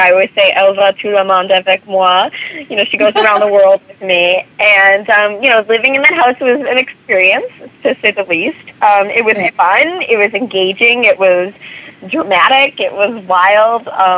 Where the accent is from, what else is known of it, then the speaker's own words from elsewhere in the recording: Midwest, United States; I say making, I'm from the Midwest.